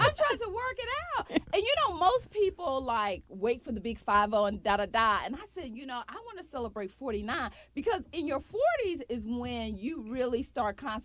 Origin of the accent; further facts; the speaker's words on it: the South, United States; let me tell you something. I'm from the South where they'll call you into your face.